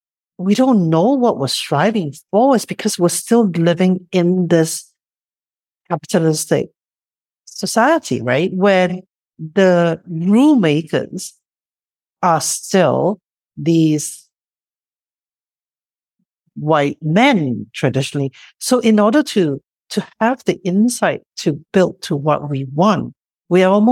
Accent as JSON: {"language": "English", "country": "Singapore", "tie": "born or raised there", "said": "growing up in Singapore"}